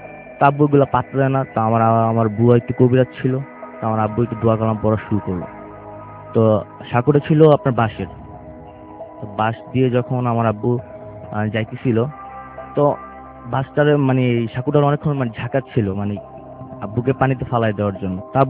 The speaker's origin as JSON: {"language": "Bangla", "town": "Chittagong", "region": "Chittagong Division", "country": "Bangladesh", "tie": "born or raised there", "also_born_or_lived": "Comilla", "lives_now": "Dhaka, Bangladesh", "said": "তা আমরা ছোট থেকে চট্টগ্রামে বড় হয়েছি"}